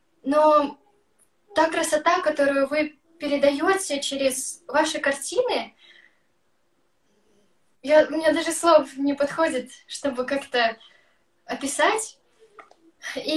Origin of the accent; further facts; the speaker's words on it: Almaty, Kazakhstan; И я сама из Алматы, и полгода училась в Индии.